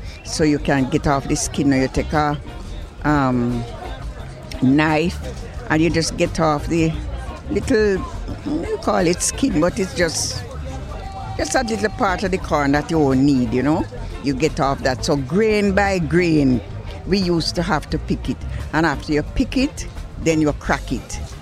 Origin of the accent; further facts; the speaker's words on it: Saint Ann, Jamaica; I'm from St. Anne.